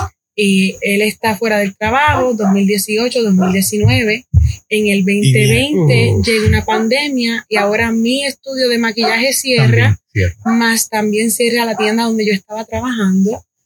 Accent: Loíza, Puerto Rico; also born or lived in Humacao; now in United States; yo nací en Humacao, pero me crié en Loíza con mi abuelito. Y de Loíza, ahora vivimos en Río Grande.

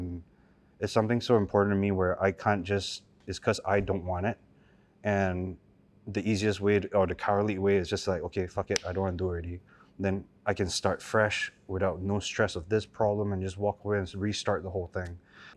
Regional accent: United States; now in Singapore; I grew up in America, so it's something that I eat on a daily basis rather than like a rice noodle culture in Singapore.

